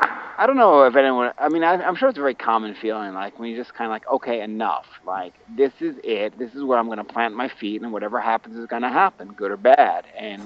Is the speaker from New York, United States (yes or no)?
yes; Nissequogue, New York, United States; also born or lived in West Islip; now in Boston, United States; I was born on Long Island, New York, in West Islip, and I grew up in a very, very small village called Nisquag, which was attached to St. James